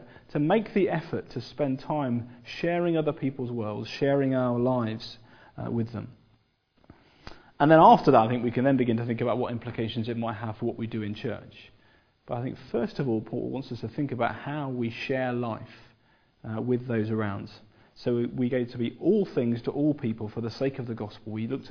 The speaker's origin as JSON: {"language": "English", "region": "England", "country": "United Kingdom", "said": "It's not always something that we're great at doing as English people."}